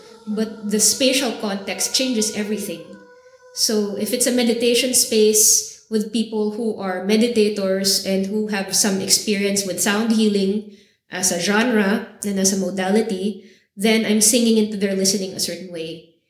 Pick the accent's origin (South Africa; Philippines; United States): Philippines; I feel a huge hesitation with representing myself as a Filipino, not from an indigenous tradition, not working with any clear lineage.